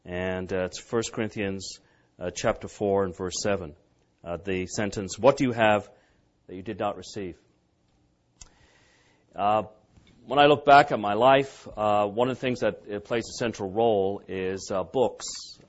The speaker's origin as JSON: {"language": "English", "town": "Coventry", "region": "West Midlands", "country": "United Kingdom", "tie": "born or raised there", "said": "I grew up in England, in Coventry, England, and went to a public school."}